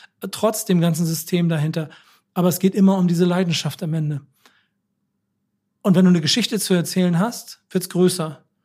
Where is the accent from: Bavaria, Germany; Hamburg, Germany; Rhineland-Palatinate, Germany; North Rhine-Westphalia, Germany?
Hamburg, Germany; ich bin Hamburger und St. Pauli ist schon immer meine Stadt.